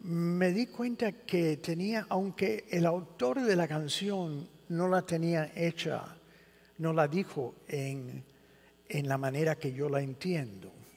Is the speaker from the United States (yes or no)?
yes; Denver, Colorado, United States; Spanish is a second language; yo crecí en Denver, Colorado, y yo crecí entre americanos. Por eso, de vez en cuando, yo les pido perdón por mi español